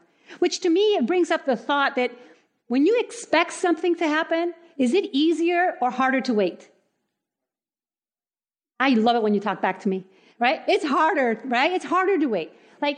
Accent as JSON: {"language": "English", "country": "Puerto Rico", "tie": "born or raised there", "said": "I grew up in Puerto Rico. Our houses are made of concrete. Our roofs are flat."}